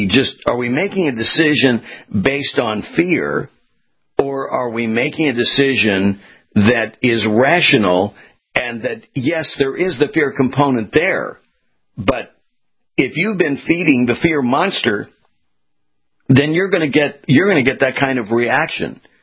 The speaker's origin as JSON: {"language": "English", "region": "California", "country": "United States", "said": "as I said to you, I'm from California, and, you know, we get earthquakes."}